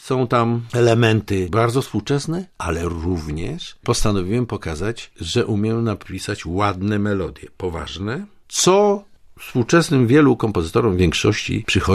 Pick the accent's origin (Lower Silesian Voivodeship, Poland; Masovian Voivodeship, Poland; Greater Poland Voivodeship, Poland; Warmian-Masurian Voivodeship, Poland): Lower Silesian Voivodeship, Poland; Wałbrzych; born there; Sam się urodziłem w Wałbrzychu.